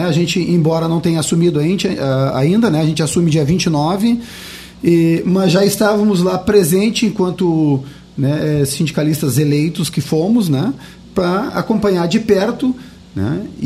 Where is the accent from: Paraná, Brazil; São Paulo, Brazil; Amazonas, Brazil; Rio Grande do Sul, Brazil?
Rio Grande do Sul, Brazil; Pelotas; eu sou natural de Pelotas.